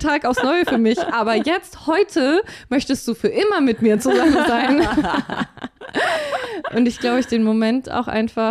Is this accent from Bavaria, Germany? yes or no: yes; Bavaria, Germany; ich bin in Bayern groß geworden.